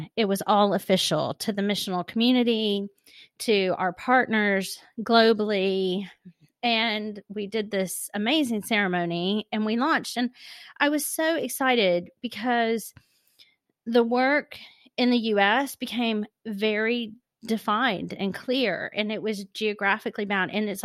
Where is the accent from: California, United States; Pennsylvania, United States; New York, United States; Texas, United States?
Texas, United States; now in London, United Kingdom; So I'm based in London, but I'm from Texas.